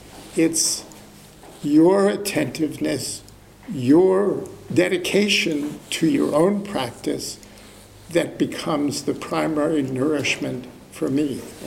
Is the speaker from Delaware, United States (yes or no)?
no; New Jersey, United States; also born or lived in Chicago; now in California, United States; I was born in Chicago and raised in New Jersey, but I didn't come here until I went to graduate school.